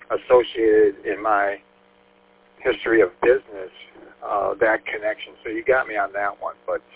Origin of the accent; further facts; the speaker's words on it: St. Clair Shores, Michigan, United States; The speedways in my hometown of St. Clair Shores that I remember were originally total gas stations